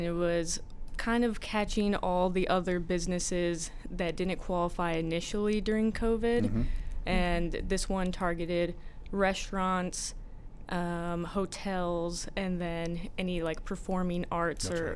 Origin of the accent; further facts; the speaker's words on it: New Mexico, United States; now in Bloomington, United States; So I'm from New Mexico originally, and I've been living in Illinois in Bloomington Normal for 2 years now while I've been at ISU.